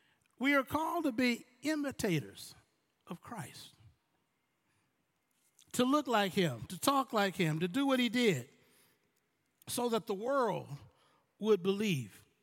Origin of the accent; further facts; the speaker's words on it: United States; I'm an American-American. What I mean by that, I'm not Jamaican-American. I am not from Barbados.